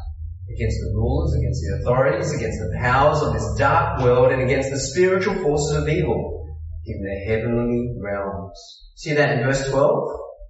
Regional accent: Australia; growing up in Australia in quite a secular world, there's not much spoken about God or devil.

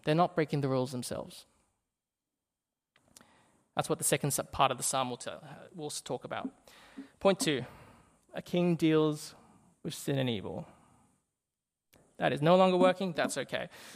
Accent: Australia; Because we're Australian, because we're cynical

